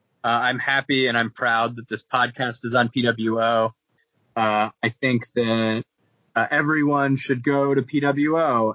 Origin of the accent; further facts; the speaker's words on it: Cleveland, Ohio, United States; So I'm from Cleveland, Ohio, and all of the New York scenes in the Avengers movies are filmed in Cleveland.